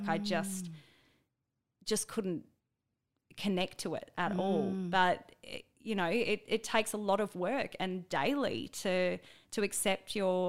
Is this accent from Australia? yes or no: yes; Australia; You think I would know that, given being this Australian designer, yeah.